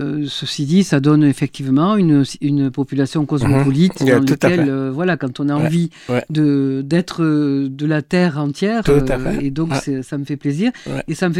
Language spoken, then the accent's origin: French; Montpellier, Occitanie, France; sans être vraiment chauvine, puisque je suis montpelliéraine, y compris de naissance